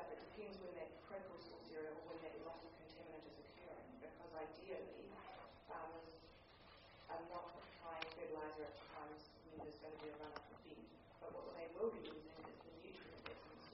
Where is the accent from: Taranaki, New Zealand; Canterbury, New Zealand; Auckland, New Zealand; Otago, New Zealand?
Otago, New Zealand; Dunedin; No, I'm from Dunedin.